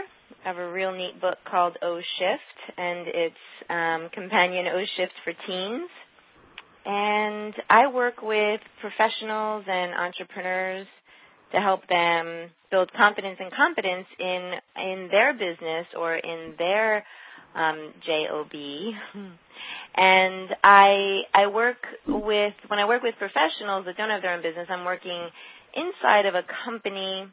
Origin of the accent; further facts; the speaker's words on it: New Jersey, United States; Well, I'm a Jersey girl, originally